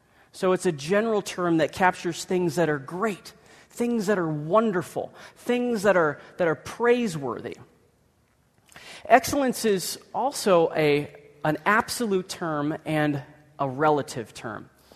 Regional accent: Ireland; now in Grand Rapids, United States; thought that I would come up here to Grand Rapids, to Dutch West, Michigan, me being an Irishman

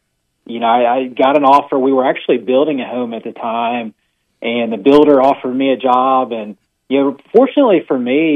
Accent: Knoxville, Tennessee, United States; now in Alabama, United States; I'm from Knoxville, Tennessee. So I graduated from the University of Tennessee, but I've been in Alabama long enough that I can say Roll Tide

